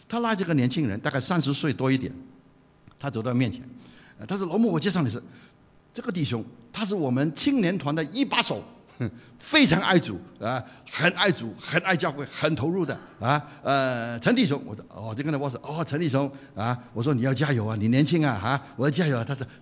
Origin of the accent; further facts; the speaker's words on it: Hong Kong; 我65岁退休，我是香港人